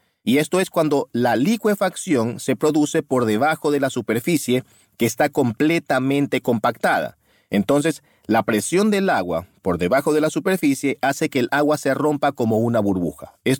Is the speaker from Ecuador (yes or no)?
yes; Ecuador; puesto que soy ecuatoriano